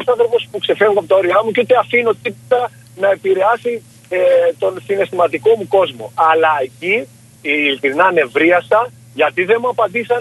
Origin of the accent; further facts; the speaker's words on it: Chania, Crete, Greece; now in Thessaloniki, Greece; Όχι, μένω στην Θεσσαλονίκη μόνιμα, ναι. Που τα τελευταία χρόνια έφυγα από τα Χανιά